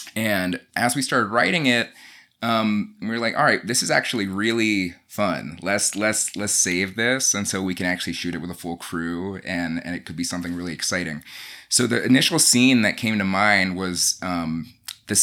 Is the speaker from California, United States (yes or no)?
no; Georgia, United States; I've always been sort of fascinated with religion because I grew up in Georgia.